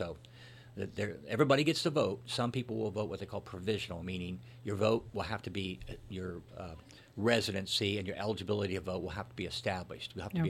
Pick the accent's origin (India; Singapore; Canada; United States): United States; Springfield; Springfield.